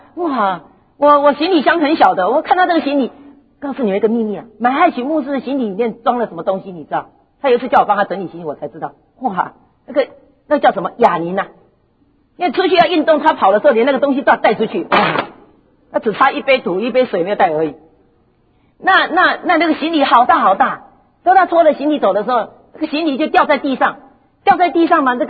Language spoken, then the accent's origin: Chinese; Taiwan; 那我是台湾来的，牧师是香港来的，所以呢我是台湾来的，所以台湾的事情我比较熟